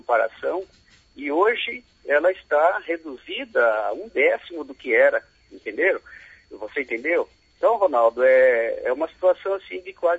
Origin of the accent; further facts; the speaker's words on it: Brazil; como nós aqui, os vizinhos, que somos brasileiros.